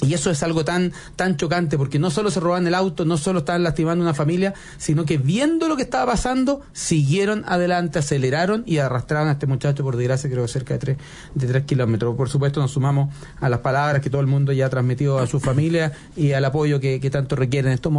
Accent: San Bernardo, Santiago Metropolitan Region, Chile; esto a mí me afecta en lo personal porque yo soy de San Bernardo

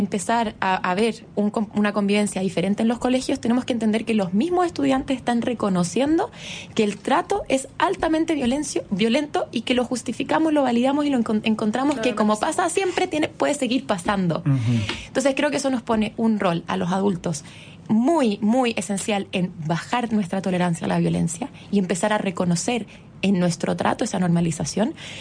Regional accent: Chile; como cultura chilena tenemos una tendencia también muy violenta

